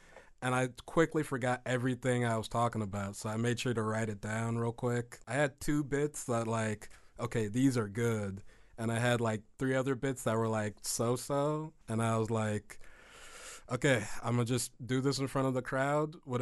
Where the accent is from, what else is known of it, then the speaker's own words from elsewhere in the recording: Springfield, United States; Yeah. Born and raised in Springfield.